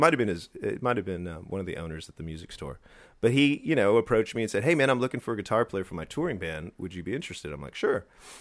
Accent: San Antonio, Texas, United States; I was in the 80s, as I grew up in San Antonio, the very first bands

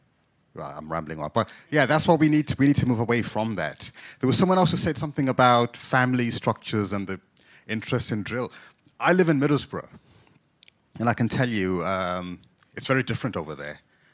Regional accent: Zimbabwe; I'm a Zimbabwean. I'm from Zimbabwe. I probably have more in common culturally with people from Southern Africa.

